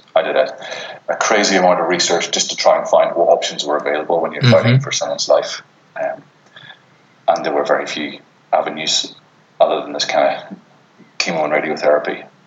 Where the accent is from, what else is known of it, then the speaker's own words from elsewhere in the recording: Belfast, Northern Ireland, United Kingdom; I'm from Belfast originally, born and bred